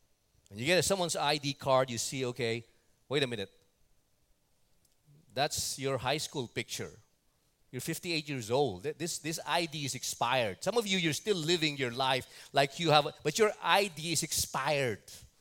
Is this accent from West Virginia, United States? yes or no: no; New York, United States; I'm seeing Tim and Tina here, we're from New York